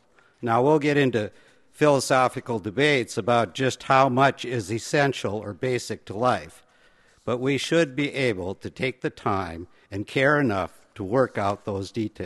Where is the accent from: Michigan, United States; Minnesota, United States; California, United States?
Minnesota, United States; Dent; I'm from Dent, Minnesota. For those of you that don't know where it is, it's just a little west of Lake Wobegon.